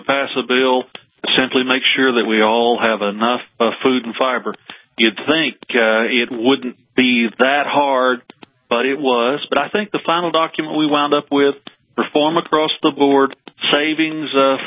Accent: Southern Plains, United States; And remember, I'm from the Southern Plains, so after the temperatures warm up about 20 degrees, I get your weather formations after they've left you.

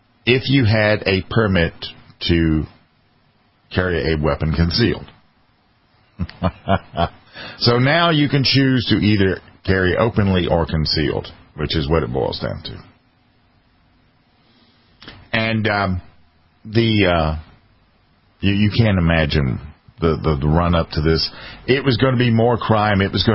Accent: South Carolina, United States; Here in my home state of South Carolina

